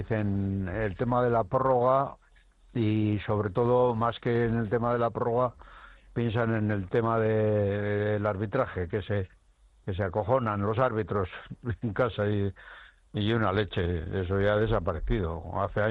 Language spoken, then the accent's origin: Spanish; Basque Country, Spain; es que yo soy aquí, soy del Nervión, y tú sabes cómo pega el Nervión a la juventud.